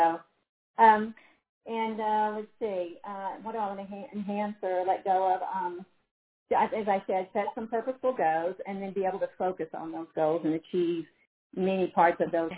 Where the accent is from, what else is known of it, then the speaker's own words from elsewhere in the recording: Texas, United States; accent: twang; now in Colorado Springs, United States; I grew up in Texas. I'm sure you can sense the little twang that somehow always stays around.